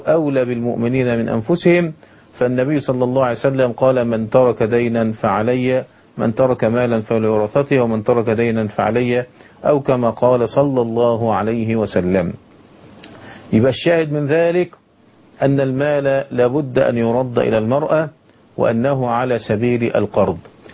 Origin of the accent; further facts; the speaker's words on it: Egypt; أن احنا بنقع في خطأ شديد الحقيقة لعله منتشر عندنا في مصر